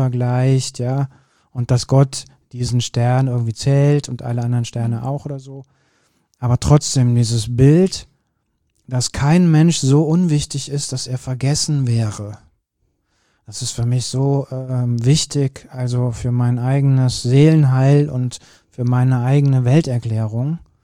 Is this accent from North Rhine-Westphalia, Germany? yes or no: yes; Kürten, North Rhine-Westphalia, Germany; Ich bin ja in Kürten groß geworden